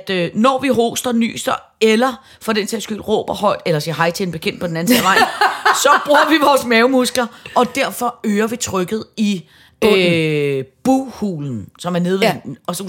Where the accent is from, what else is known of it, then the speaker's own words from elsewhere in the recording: Capital Region of Denmark, Denmark; men vi er jo også fra Nordsjælland